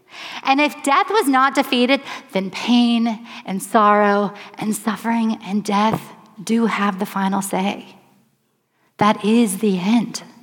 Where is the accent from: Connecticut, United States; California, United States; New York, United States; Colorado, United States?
Colorado, United States; Boulder; Now, I grew up in Boulder, Colorado, a post-Christian city